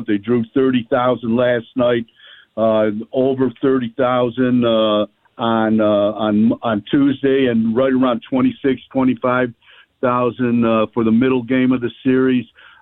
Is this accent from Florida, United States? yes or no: no; Cleveland, Ohio, United States; I'm born and raised in Cleveland, so I'm always have that, you know, that dark cloud in the back of my head somewhere.